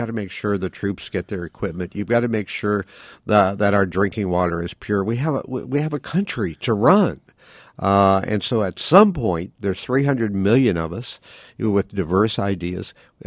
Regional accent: Oklahoma City, Oklahoma, United States; I ran into that because I'm from Oklahoma City, and Oklahoma City is a pretty good-sized city, and I'm a completely urban guy.

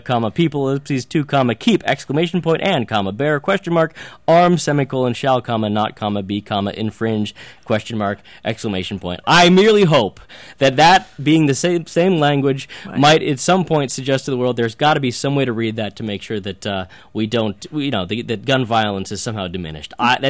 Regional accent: United States; But I also know, as a human, as an American, I would love to think

